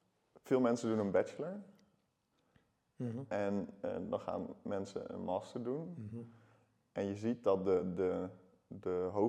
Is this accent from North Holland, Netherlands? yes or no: no; Delft, South Holland, Netherlands; En we hebben de eerste 9 jaar van mijn leven in Delft gewoond. En daarna zijn we naar de Achterhoek verhuisd. En daar heb ik tot mijn 18e gewoond en toen ben ik naar Groningen verhuisd.